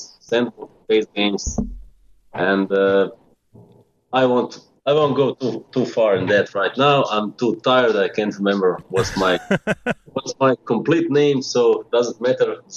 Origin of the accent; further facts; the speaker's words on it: Zagreb, City of Zagreb, Croatia; We are from Zagreb. It's in Croatia.